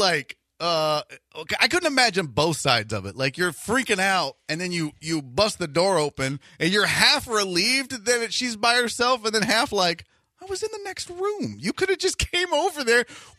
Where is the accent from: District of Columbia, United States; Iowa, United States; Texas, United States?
Texas, United States; accent: Texas; It may be my Texas accent getting in the way.